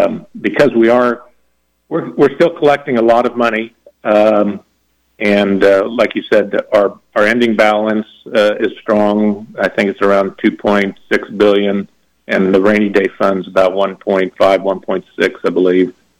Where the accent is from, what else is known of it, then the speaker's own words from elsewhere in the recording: Garden City, Kansas, United States; I grew up out in Garden City, so I'm very familiar with this issue in that area.